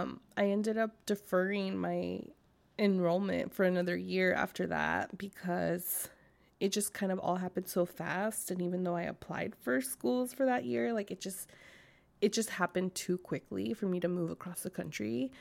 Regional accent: California, United States; also born or lived in East Coast; Like, this is California. Like, this is where I'm from.

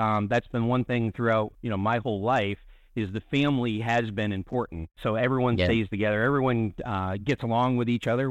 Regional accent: New Hampshire, United States; So I grew up in New Hampshire, is where I was born and raised. New England from the heart.

